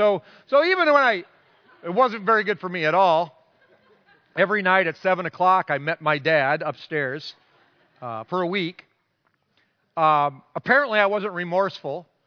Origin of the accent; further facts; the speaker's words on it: Breda, Iowa, United States; Once in a while, will go back about 90-some miles to my hometown in Breda, Iowa. And it's a town of about 500.